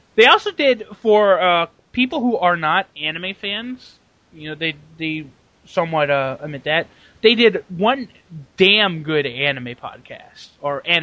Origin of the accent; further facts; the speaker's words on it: the South, United States; Again, I prove I'm a Southerner.